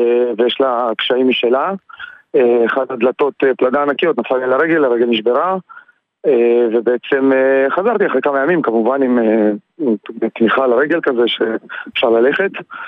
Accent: Russia; now in Lod, Israel; אני רוסי, נכון

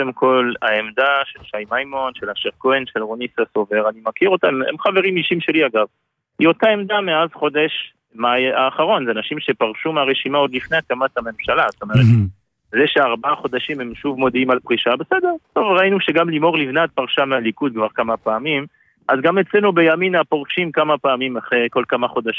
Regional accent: France; Hebrew is a second language; now in Israel; אני בא מצרפת, כפי שאתה שומע.

